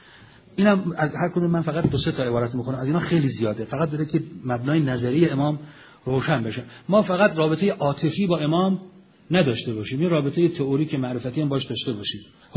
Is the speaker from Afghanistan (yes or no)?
no; Iran; ما هم ایرانیم، افتخار کنیم